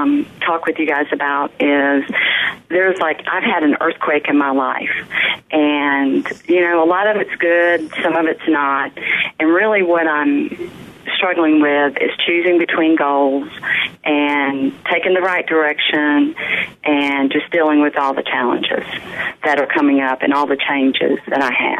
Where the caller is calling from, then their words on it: Georgia, United States; I am calling from Georgia.